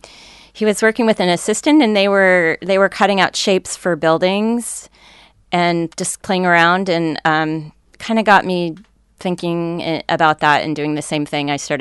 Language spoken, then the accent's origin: English; New Jersey, United States; I grew up in suburban New Jersey, but I lived very close to a town called Roosevelt, New Jersey, which was a WPA town and had a lot of famous artists